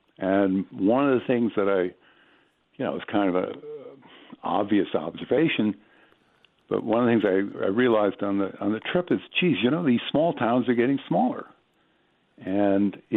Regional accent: Michigan, United States; And I grew up outside of Detroit

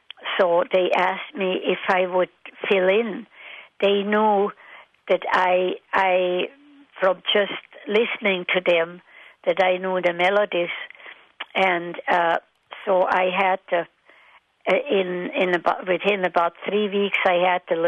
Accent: Leissigen, Bern, Switzerland; now in United States; I was from a little town called Leisigen, but it was close to Interlaken

